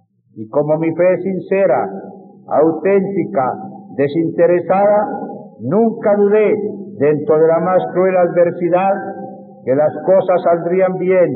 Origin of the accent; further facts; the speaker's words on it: Colombia; Como católico, como colombiano, me duele la muerte de todo conciudadano.